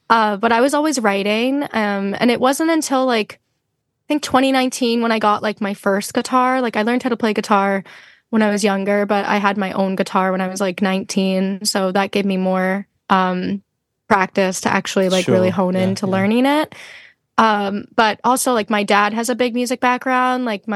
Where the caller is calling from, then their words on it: Brooklyn, New York, United States; I'm recording from my bedroom in Brooklyn, in Bushwick.